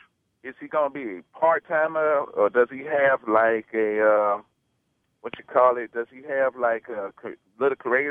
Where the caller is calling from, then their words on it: Memphis, Tennessee, United States; from Memphis, Tennessee, Brian. How are you doing today?